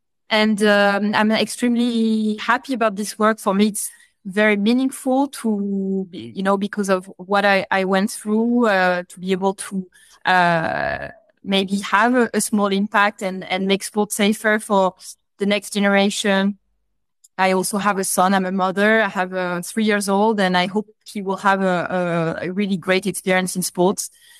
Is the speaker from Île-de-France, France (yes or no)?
yes; Paris, Île-de-France, France; now in Lausanne, Switzerland; I'm originally French from Paris, but now I'm based in Lausanne, Switzerland, which is a little bit the Olympic capital.